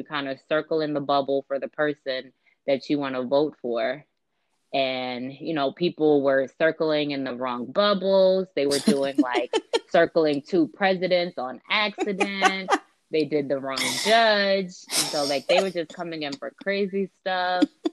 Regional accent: New York, United States; now in Ohio, United States; I'm from New York, but I actually live in Ohio.

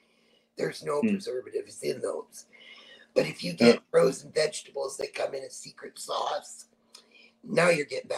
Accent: Iowa, United States; I grew up in Northwest Iowa, which is the state directly under Minnesota.

